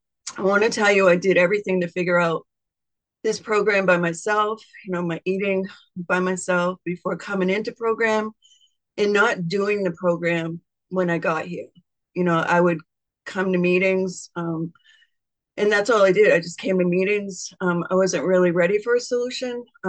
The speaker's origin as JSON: {"language": "English", "region": "Maine", "country": "United States", "said": "I am from Maine, and I'm a recovered compulsive overeater"}